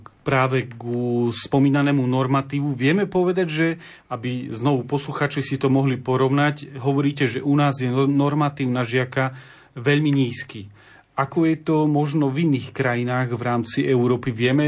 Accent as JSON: {"language": "Slovak", "region": "eastern Slovakia", "country": "Slovakia", "said": "ja som z východného Slovenska"}